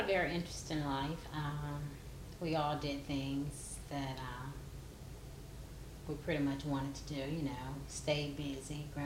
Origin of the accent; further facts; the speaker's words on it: Atlanta, Georgia, United States; born there; I was born right here in Atlanta, Georgia, Fordham County.